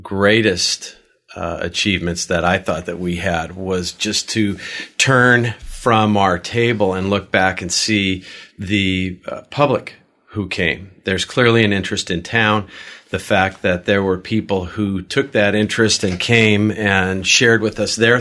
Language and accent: English; California, United States; we're from Southern California. We drive to the mailbox.